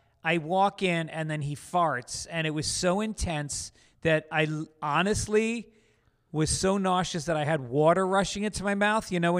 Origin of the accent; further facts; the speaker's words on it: Tarrytown, New York, United States; And it was all these guys that I grew up with in Tarrytown over the years.